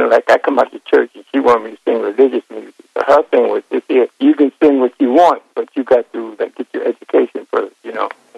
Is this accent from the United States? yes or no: yes; Philadelphia, Pennsylvania, United States; born there; I was born in Philadelphia